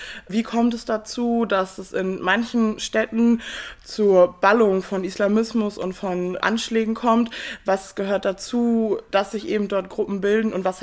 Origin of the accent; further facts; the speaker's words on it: North Rhine-Westphalia, Germany; Ich komme aus dem Ruhrpott. Das ist quasi meine Nachbarstadt